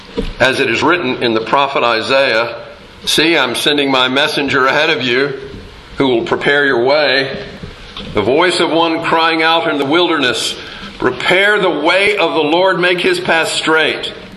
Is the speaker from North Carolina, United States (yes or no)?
yes; Fayetteville, North Carolina, United States; In the 1950s, in my hometown, we would have a Christmas parade. Maybe you would have one of those in your hometown. But in Fayetteville, in the eastern part of the state, we always had a Christmas parade this time of year.